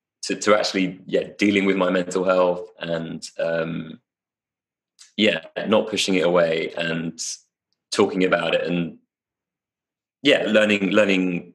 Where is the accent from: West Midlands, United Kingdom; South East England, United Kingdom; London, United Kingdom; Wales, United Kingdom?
London, United Kingdom; I grew up in London, I live in London, and it can be a really challenging place